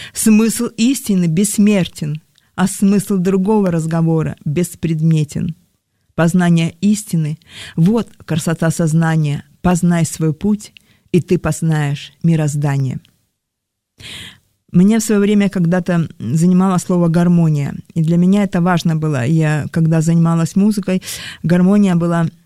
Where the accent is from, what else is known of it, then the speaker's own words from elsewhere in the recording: Vladivostok, Primorsky Krai, Russia; Я сама из Владивостока, да.